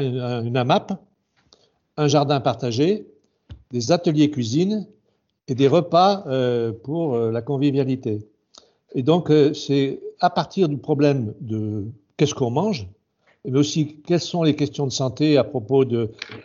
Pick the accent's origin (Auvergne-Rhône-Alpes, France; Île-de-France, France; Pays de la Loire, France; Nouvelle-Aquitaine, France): Auvergne-Rhône-Alpes, France; Charlieu; Charlieu, c'est le nord de la Loire.